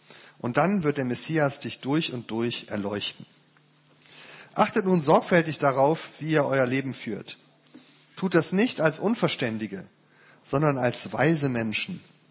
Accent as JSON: {"language": "German", "region": "Rhineland", "country": "Germany", "said": "Das ist für mich als Rheinländer übrigens sehr schön, dass das auch zusammenpasst."}